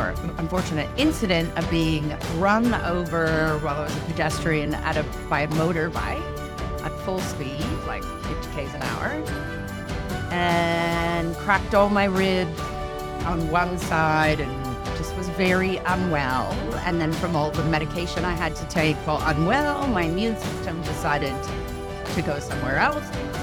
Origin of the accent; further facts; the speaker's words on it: California, United States; I'm born and raised in California in the 70s. I grew up with scientific parents, but a lot of hippies around San Francisco in the 70s.